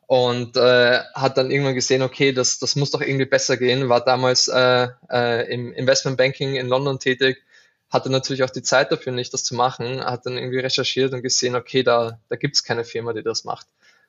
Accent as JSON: {"language": "German", "region": "Lower Austria", "country": "Austria", "said": "Ich bin aus einer Kleinstadt in der Nähe von Wien. Das werdet ihr merken an meinem Dialekt."}